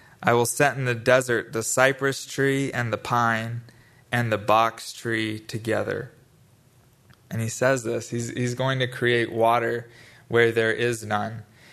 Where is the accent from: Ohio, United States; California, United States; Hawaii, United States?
California, United States; Borrego; It really did kind of have a homey feel to it, just growing up in Borrego.